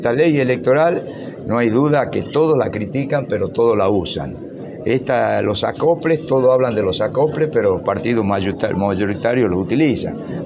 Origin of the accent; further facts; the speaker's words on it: Tucumán, Argentina; hoy los porteños deciden que no votemos en Tucumán.